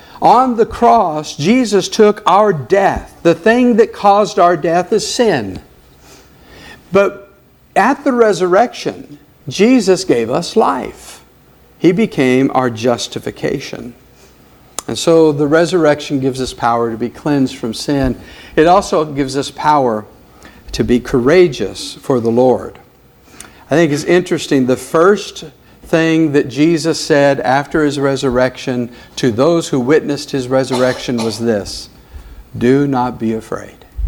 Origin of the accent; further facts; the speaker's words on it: Las Cruces, New Mexico, United States; Yeah, it was said in the announcements that I'm from Las Cruces, and that's called the Mountain Time Zone.